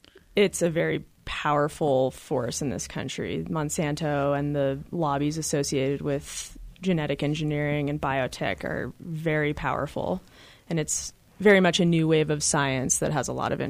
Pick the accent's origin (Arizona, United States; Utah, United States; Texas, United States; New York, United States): Utah, United States; Park City; And then I moved back to Utah, where I was born and raised. I'm from Park City, a year and a half ago